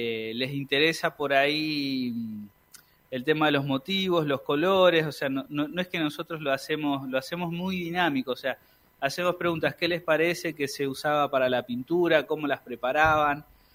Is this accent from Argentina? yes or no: yes; General Pico, La Pampa, Argentina; Yo soy de Pico, sí.